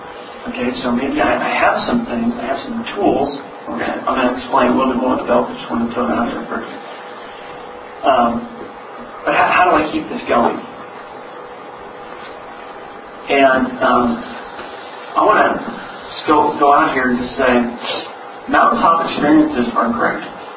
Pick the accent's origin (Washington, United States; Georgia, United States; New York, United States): Washington, United States; Seattle; I was from Seattle. I had a big afro and a beard.